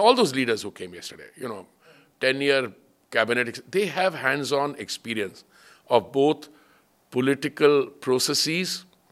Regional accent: Delhi, India; I am one of those who's been a very proud Sikh. I was born and brought up in Delhi.

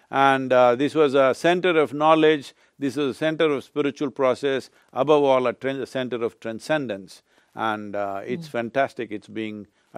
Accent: India; I'm not saying this with the pride of being Indian, which I am

